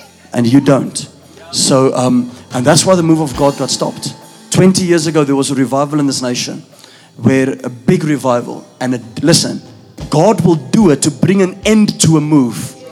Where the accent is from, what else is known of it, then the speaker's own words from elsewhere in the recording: London, United Kingdom; We come from London.